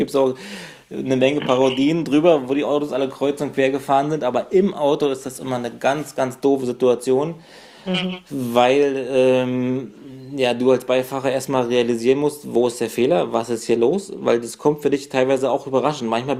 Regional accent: Brandenburg, Germany; die Ecke, wo ich herkomme, so 100 Kilometer nördlich von Berlin, die war zu DDR-Zeiten schon ziemliche Motorsport-Hochburg.

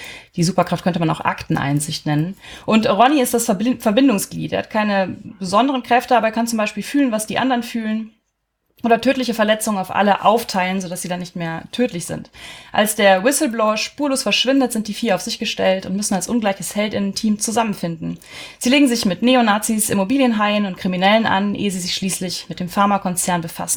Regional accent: West Germany, Germany; Wir sind ja selber auch ein quasi gemischt aufgewachsenes Team. Ich bin im Westen Deutschlands aufgewachsen, Lena im Osten.

